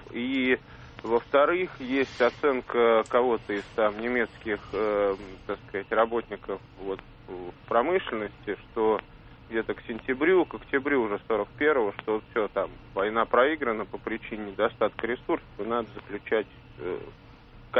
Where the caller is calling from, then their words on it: Moscow, Russia; да, я из Москвы.